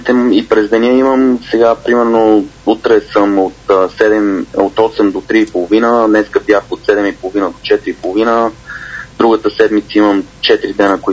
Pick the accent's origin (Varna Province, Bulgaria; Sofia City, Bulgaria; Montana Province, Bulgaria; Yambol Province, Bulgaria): Sofia City, Bulgaria; Sofia; moved away as an adult; now in Regina, Canada; 8600 или 8700 километра от София точно до Риджайна. Първото това, което направих като дойдох да видя от родния ми град колко е далече.